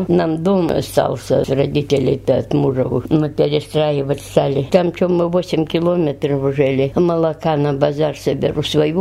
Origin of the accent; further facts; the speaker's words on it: Ushma, Russia; Родилась я в Ушиме. Там 70 лет прожила в Ушемском районе. На Большом острове.